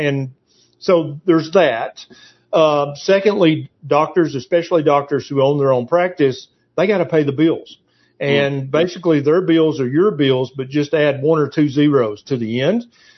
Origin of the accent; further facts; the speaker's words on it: Tennessee, United States; And you're from Texas. I'm from Tennessee.